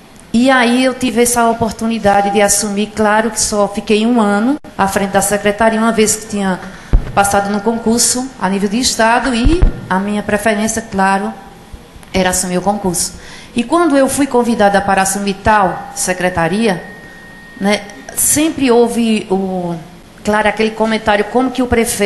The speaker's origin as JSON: {"language": "Portuguese", "region": "Pernambuco", "country": "Brazil", "said": "Eu não sou de Garanhuns, atualmente eu moro em Garanhuns e trabalho em Garanhuns. Eu sou de uma cidade pertinho de Garanhuns, que faz parte do Agreste Meridional de Pernambuco."}